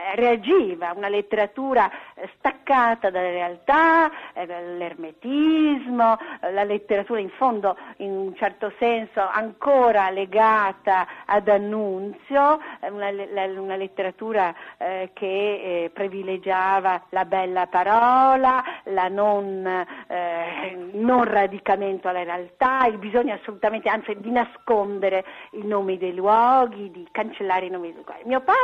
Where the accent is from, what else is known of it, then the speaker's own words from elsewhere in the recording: Rome, Lazio, Italy; sono vissuta a Roma, sono nata a Roma, ma ho studiato a Bologna